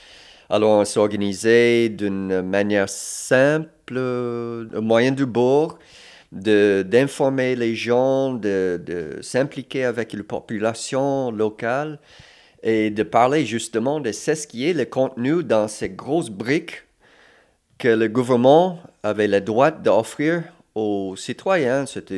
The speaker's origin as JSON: {"language": "French", "country": "Canada", "tie": "born or raised there", "said": "On a grandi au Canada"}